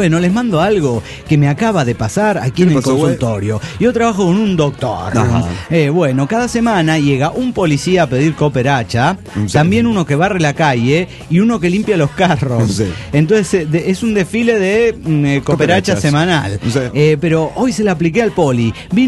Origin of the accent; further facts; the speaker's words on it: Cochabamba, Bolivia; de Cochabamba, Bolivia.